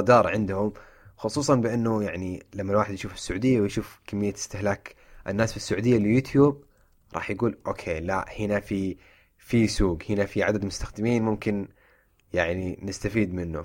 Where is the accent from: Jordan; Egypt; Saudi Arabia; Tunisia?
Saudi Arabia; يعني الحاجة اللي ما هي عندنا في السعودية للأسف